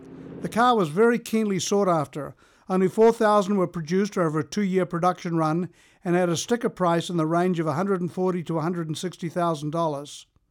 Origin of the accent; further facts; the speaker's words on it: Te Puke, Bay of Plenty, New Zealand; Denny Holm was from my hometown in New Zealand, Te Puke, and my father was his family doctor.